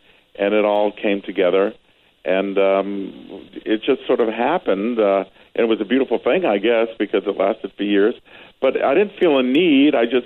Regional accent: Boston, Massachusetts, United States; also born or lived in New York; I grew up in Boston, seeing a lot of shows playing out of town before they got to New York. Then I moved to New York

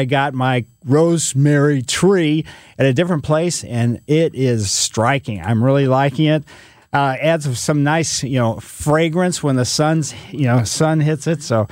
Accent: Ellisville, Missouri, United States; I grew up in Ellisville, West County, a lot of clay out there.

